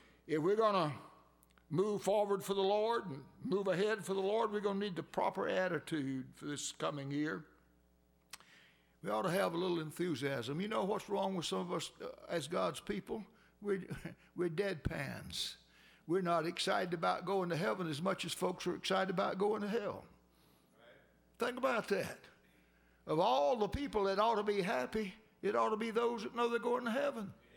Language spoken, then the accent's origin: English; Georgia, United States; born there; You know, I was born in Georgia. Most of you know that. I was born in Grady County, Georgia.